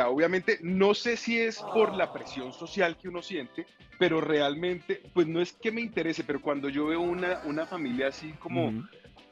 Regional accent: Colombia; Soy de Colombia.

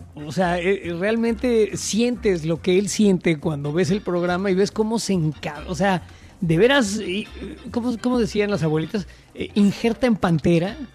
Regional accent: Mexico

